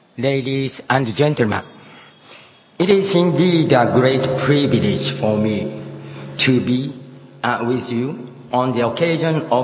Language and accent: English; Hiroshima, Japan; I grew up in Hiroshima, Japan, and seeing the nuclear bomb disaster area. I have been a university professor for 40 years in total so far, 18 years in Japan, and 24 years in the Pennsylvania